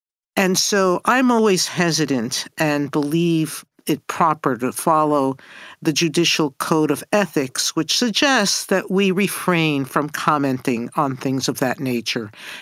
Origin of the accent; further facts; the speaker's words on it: New York, United States; I was born and raised in New York. I'm a proud, proud American. But I'm also a very proud Puerto Riqueña.